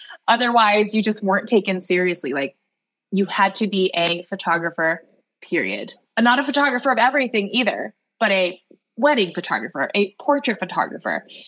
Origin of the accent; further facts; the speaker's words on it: Hawaii, United States; now in Seattle, United States; I'm from Hawaii. I live in Seattle.